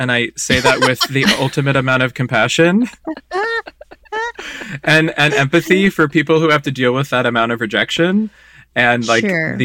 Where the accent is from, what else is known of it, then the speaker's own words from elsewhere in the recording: Burbank, California, United States; So I grew up in Burbank here in LA. My mom grew up in Burbank. My grandparents are from Burbank.